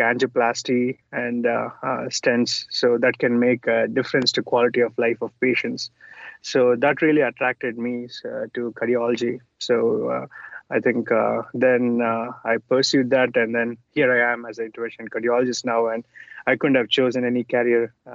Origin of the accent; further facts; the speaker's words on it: India; English is a second language; now in United States; Yeah, so I grew up in India. That's where I spent most of my childhood. And I moved to the United States to pursue a career in medicine.